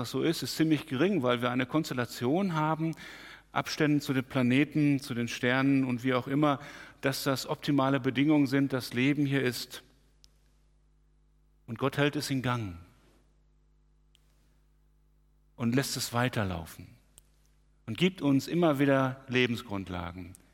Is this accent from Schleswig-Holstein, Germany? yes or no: no; Hamm, North Rhine-Westphalia, Germany; now in Bergneustadt, Germany; Wir kommen ja aus dem Westfälischen, aus Hamm in Westfalen, und da ist das alles noch viel trockener als hier.